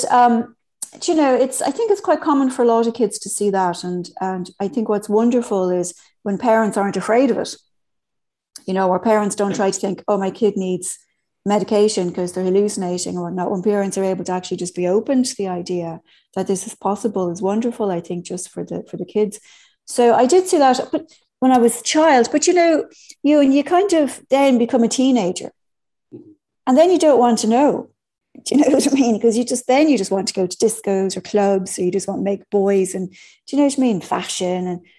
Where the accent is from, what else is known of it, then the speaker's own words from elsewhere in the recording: Ireland; Yeah, I grew up in Ireland, you know, when it was still a fairly Catholic country. Well, a very largely Catholic country I grew up in.